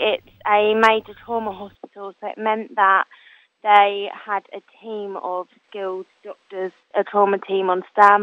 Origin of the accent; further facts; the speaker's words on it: Chertsey, South East England, United Kingdom; I'm from Chertsey.